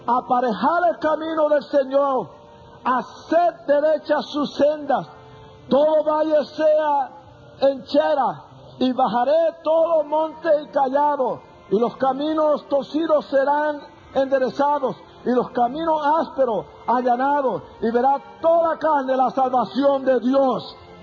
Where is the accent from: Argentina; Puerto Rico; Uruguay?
Puerto Rico; ni pertenezco a Puerto Rico, aunque soy puertorriqueño.